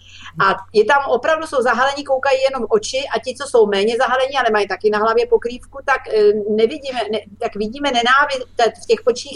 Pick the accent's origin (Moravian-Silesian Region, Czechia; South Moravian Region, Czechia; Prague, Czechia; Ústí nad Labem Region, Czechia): Ústí nad Labem Region, Czechia; Ústí nad Labem; já jsem z Ústí nad Labem